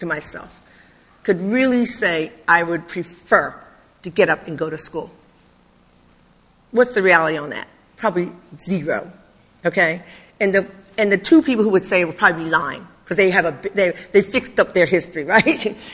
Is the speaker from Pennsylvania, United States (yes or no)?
yes; Philadelphia, Pennsylvania, United States; I didn't know anyone when I was growing up in North Philadelphia, 21st and York.